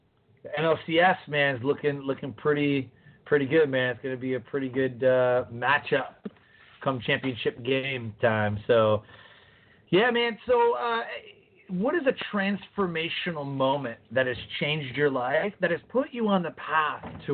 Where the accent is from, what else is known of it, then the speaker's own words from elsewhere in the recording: Detroit, Michigan, United States; I remember growing up in Detroit, going to Detroit Tiger Stadium